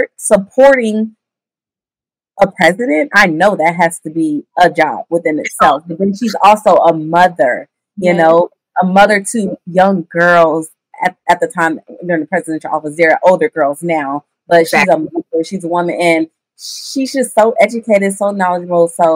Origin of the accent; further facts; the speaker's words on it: Atlanta, Georgia, United States; now in Dallas, United States; I am from Atlanta, Georgia, but I reside in the DFW area now, okay?